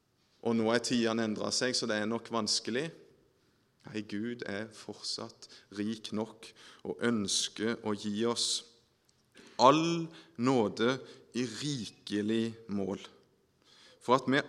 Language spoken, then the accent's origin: Norwegian; Hornnes, Agder, Norway; Når jeg var liten guttunge, så var det dugnad hjemme på bedehuset. Da bygde vi om og bygde ut og hele bedehuset hjemme på Hornes i Aust-Agder.